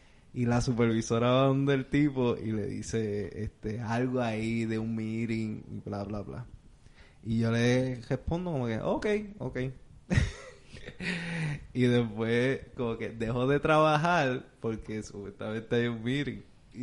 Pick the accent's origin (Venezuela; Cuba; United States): United States; Connecticut; yo vine de Connecticut.